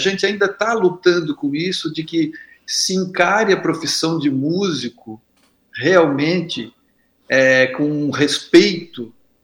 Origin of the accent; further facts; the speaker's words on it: Florianópolis, Santa Catarina, Brazil; Estou em Florianópolis. Eu sou natural de Florianópolis e resido em Florianópolis, né?